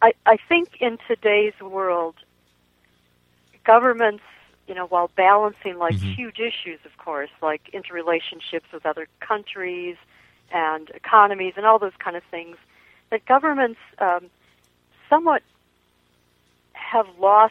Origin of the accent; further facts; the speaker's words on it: Minnesota, United States; Well, I'm from Minnesota, and I think in some ways we are one of the poster states for political correctness.